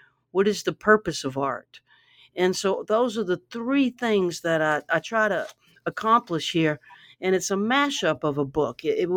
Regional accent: Baton Rouge, Louisiana, United States; I grew up in Baton Rouge, and you know, the highlight of my week when I was a little person was when the bookmobile came

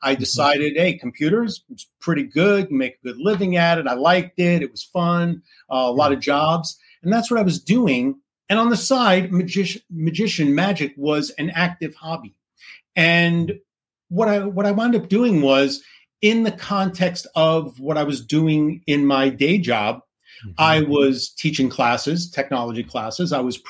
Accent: New York City, New York, United States; I was 12 years old, growing up in New York City.

